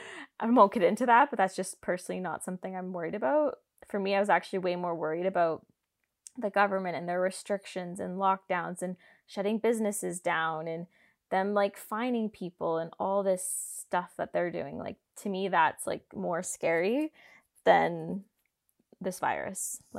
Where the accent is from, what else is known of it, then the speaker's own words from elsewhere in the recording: Canada; I kind of felt like, you know, I'm Canadian. Like, they can't, like, keep me out of the country, like, locked out forever.